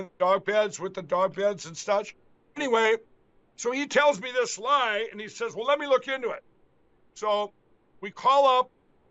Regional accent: Minnesota, United States; all made right here in my home state of Minnesota

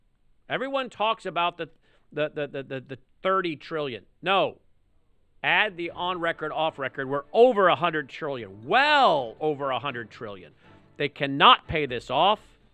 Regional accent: Tennessee, United States; Andrew Jackson, from my home state of Tennessee.

